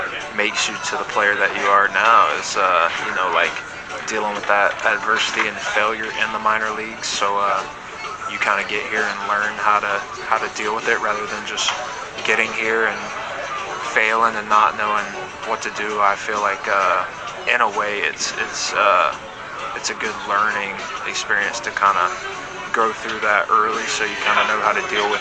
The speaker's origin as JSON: {"language": "English", "region": "Georgia", "country": "United States", "lives_now": "Washington, United States", "said": "I'm from Georgia."}